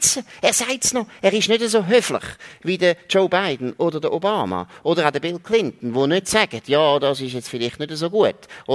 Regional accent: Switzerland; ich sage jetzt das wirklich als typische Schweizer, wir sind auch Kleinstaat.

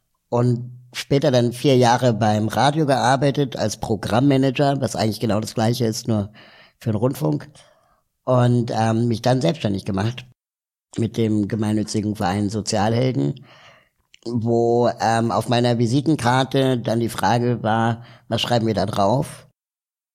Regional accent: Berlin, Germany; also born or lived in South America; ich bin zwar in Berlin aufgewachsen

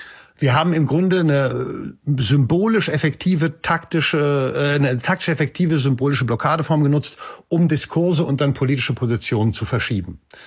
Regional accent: Frankfurt, Hesse, Germany; Und Frankfurt FFF, immer stabil, meine alte Heimatstadt.

